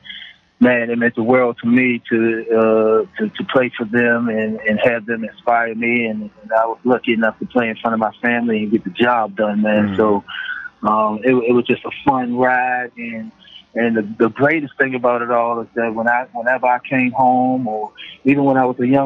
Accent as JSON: {"language": "English", "region": "Maryland", "country": "United States", "said": "Man, I'm coming from Prince George's County, man. Now I'm got an opportunity to go to the NBA."}